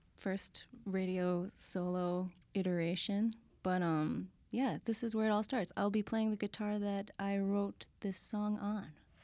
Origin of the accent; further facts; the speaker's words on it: Milwaukee, Wisconsin, United States; I'm from Milwaukee originally, and I came back as a sort of newly committed musician. I left to study art, and I came back after writing some songs and started playing them out.